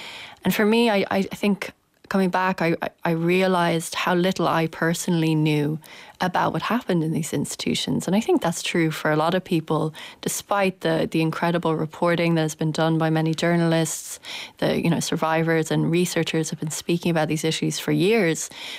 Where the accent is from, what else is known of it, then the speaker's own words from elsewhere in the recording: Dublin, Leinster, Ireland; So I'm from Dublin, yeah.